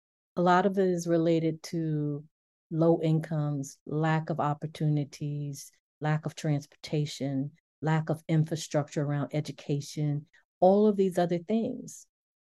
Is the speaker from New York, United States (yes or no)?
yes; Buffalo, New York, United States; The shooting that occurred in Buffalo, New York, several months back, which was formerly my hometown.